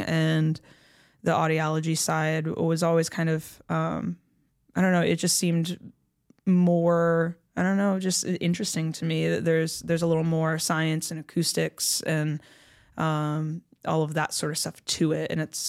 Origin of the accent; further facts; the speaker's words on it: Michigan, United States; I'm originally from Michigan, but I've been in the Atlanta area for the past 4 years.